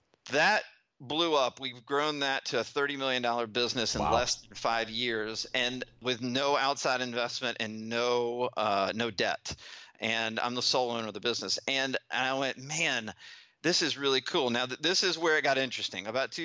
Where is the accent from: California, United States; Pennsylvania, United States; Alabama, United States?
Alabama, United States; Listen, I grew up in Alabama, and I was one of the first generations of ADD kids.